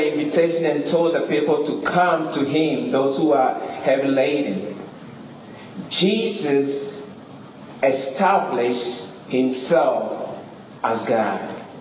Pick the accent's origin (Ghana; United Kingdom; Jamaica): Ghana; now in United States; I'm from West Africa, Ghana, West Africa, and I have been here in the United States since 91.